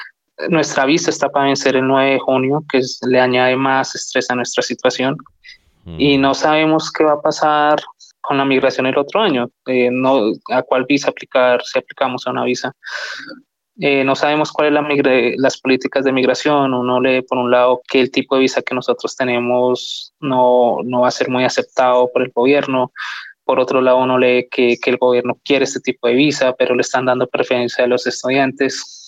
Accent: Colombia; now in Australia; hace 7 años desde que yo me fui de Colombia a Australia.

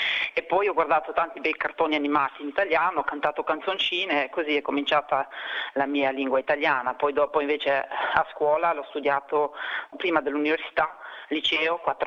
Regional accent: Slovenia; Italian is a second language; moved away as an adult; io sono slovena, di origine slovena, la mia terra è la Slovenia dove sono nata, lì c'ho la mia famiglia che vive là. Ho studiato, ho vissuto lì, finito l'università e poi sono andata in giro per il mondo

